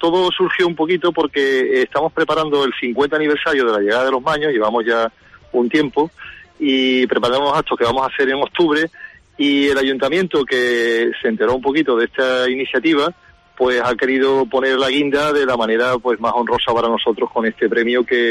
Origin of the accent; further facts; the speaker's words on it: Épila, Aragon, Spain; moved away; mi padre fue destinado aquí, ya, en fin, el hombre ya era mayor y simplemente, mira, de mi pueblo, que es el Épila, uh-huh, que era, ahí estaba la mayor azucarera de España, que cuando se cerró, pues solamente de mi pueblo vinimos casi 100 familias